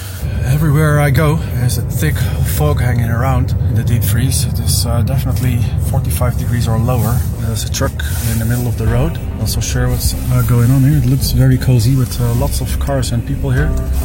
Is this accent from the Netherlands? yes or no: yes; Netherlands; As soon as I said I was from the Netherlands, he opened the gate. Good. I don't know. I said, what do I need to do here? I said, I'm from the Netherlands.